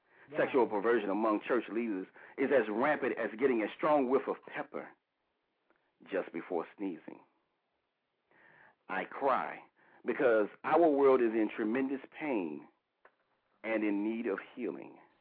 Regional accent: North Carolina, United States; I'm just outside the Charlotte, North Carolina area.

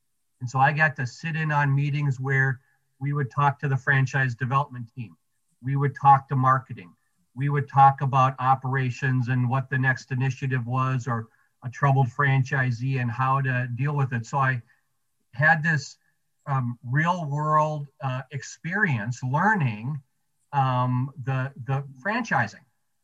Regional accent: Dickinson, North Dakota, United States; the plan all along was to graduate from North Dakota and go back to my hometown in Dickinson, North Dakota, and practice law with my dad.

